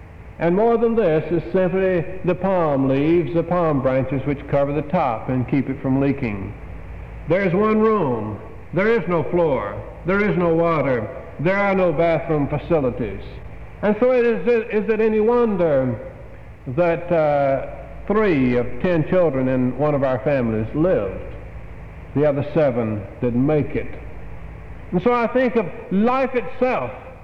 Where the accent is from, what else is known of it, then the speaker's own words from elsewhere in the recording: United States; but because I'm an American, I recognize how little I have appreciated the citizenship in the United States.